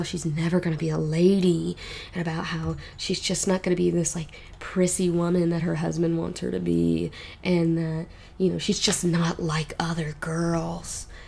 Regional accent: Arkansas, United States; accent: country; I can switch in and out of my country accent fairly easily, going back to the being from Arkansas thing, because surprisingly enough, Arkansas accents are different than Texas accents.

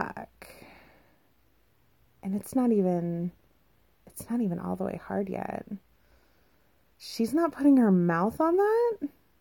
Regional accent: Arizona, United States; I'm new to the area. Yeah, I'm originally from Arizona, and it's definitely a change of pace.

